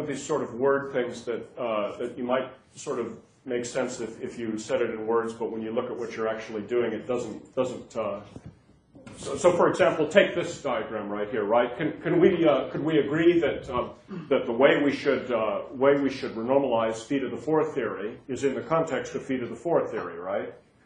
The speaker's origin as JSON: {"language": "English", "country": "United States", "said": "Oh, first off, look, as an American, I can't tolerate this."}